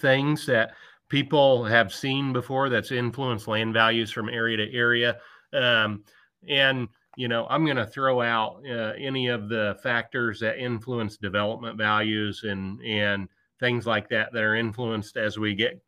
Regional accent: Illinois, United States; But I'm originally from West Central Illinois, Troy. Grew up in McDonough County, Illinois on a corn, soybean and beef cattle farm.

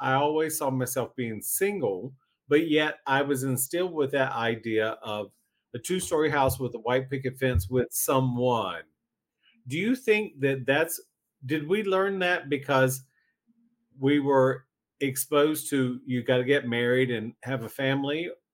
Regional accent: North Carolina, United States; So now let's talk about growing up in North Carolina. What kind of expectations do you think that we inherited from our environment?

